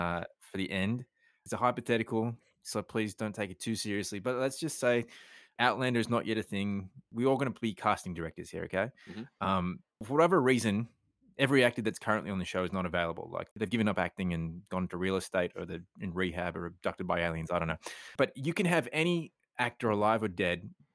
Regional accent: Australia; I'm Australian.

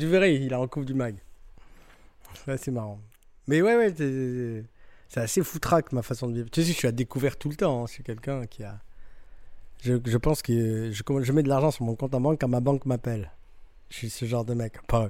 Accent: France; non, on est français, nous, on est français, voilà, nos codes

